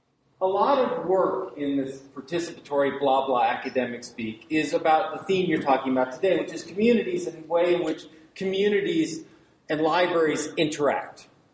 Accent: New York, United States; I'm a professor from New York, and so I'm not usually hard to hear. But seeing as I'm from central New York, which, as you know, is north of upstate New York

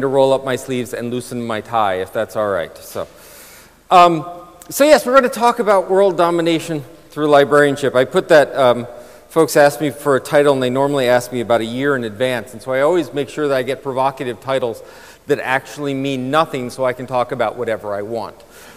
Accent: United States; yes, I am an American.

